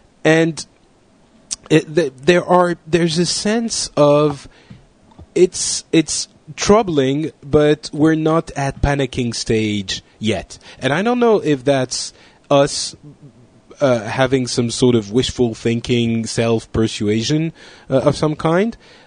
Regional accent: South Africa; No, I'm from South Africa.

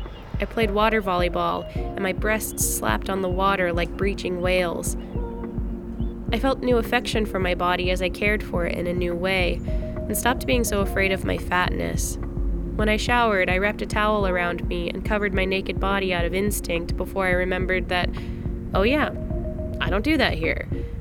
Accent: Montana, United States; I drove the 10 hours back to my hometown in Montana.

